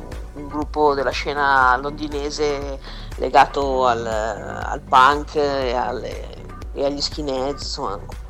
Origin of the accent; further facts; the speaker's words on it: Milan, Lombardy, Italy; born there; now in Monza, Italy; io sono nata a Milano proprio centro, e poi per un tot di tempo ho vissuto a Città Studi, e poi diciamo che mi sono spostata un po' fuori, adesso abito a Monza.